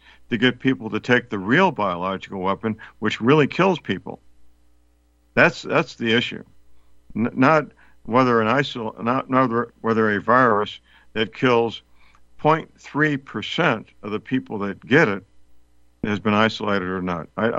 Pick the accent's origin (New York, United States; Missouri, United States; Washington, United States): Missouri, United States; St. Louis; Part of the Pfizer vaccine is manufactured in my hometown, St. Louis, Missouri.